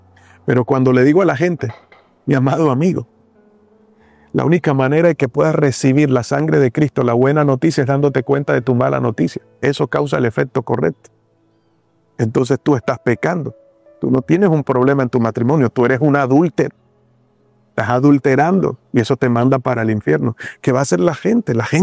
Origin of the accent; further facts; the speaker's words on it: Colombia; si yo voy como ciudadano colombiano a Estados Unidos